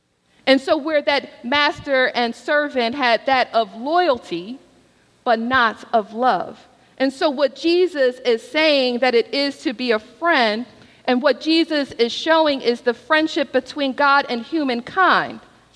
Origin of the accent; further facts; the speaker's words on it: Philadelphia, Pennsylvania, United States; It is the same word that is in the word Philadelphia, my hometown.